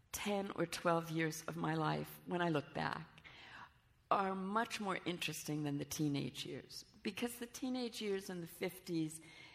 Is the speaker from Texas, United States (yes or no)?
no; Elizabeth, New Jersey, United States; three real events that happened in my hometown of Elizabeth, New Jersey, when I was in junior high school.